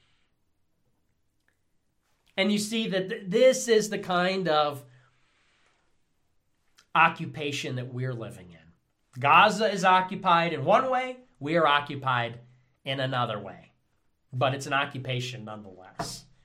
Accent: United States; I'm an American patriot.

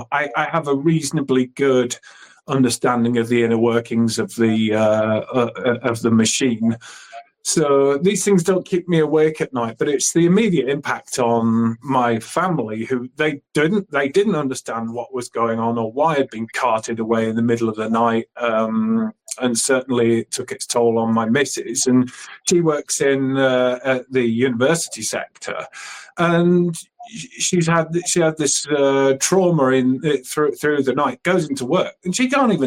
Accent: Bradford, Yorkshire and the Humber, United Kingdom; I've certainly got stories to tell from growing up in Bradford.

